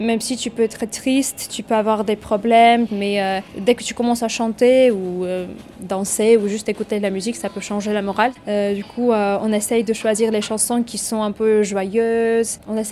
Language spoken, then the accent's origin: French; Armenia; French is a second language; j'ai 25 ans, je viens d'Arménie.